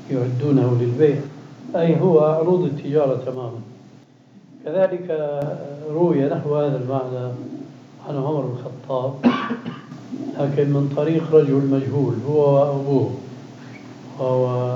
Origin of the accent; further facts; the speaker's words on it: Syria; على كل حال عندنا في الشام في مثل هذا يقولون هذا الميت لا يستحق هذا العزاء.